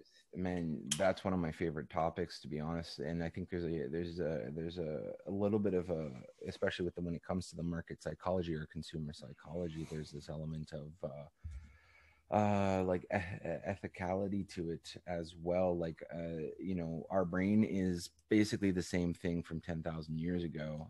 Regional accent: Canada; I'm Canadian, so

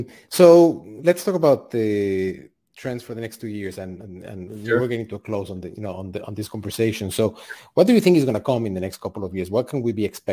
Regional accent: Mexico; now in United States; most people can guess from my accent, I didn't grow in the United States, right? I grew up in Mexico

